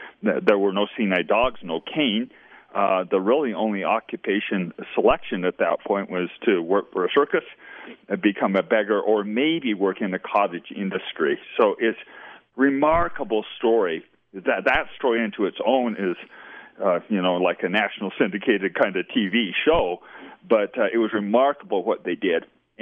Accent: Beaver, Utah, United States; Well, you know, I'm really proud of my roots in Beaver, and shout out to all of my dear friends there.

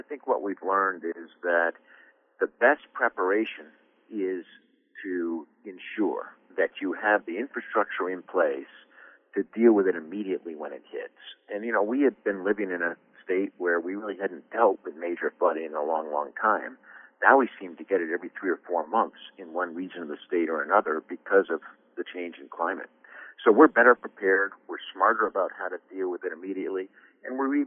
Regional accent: Westminster West, Vermont, United States; So my brother started sending me photos of what where I grew up looked like in Westminster West, and I'd never seen anything like it.

